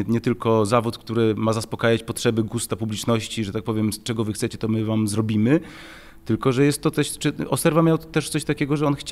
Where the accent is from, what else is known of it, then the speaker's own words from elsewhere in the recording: Lublin, Lublin Voivodeship, Poland; Mimo że jestem z Lublina, to też trafiłem przypadkiem z powrotem do Lublina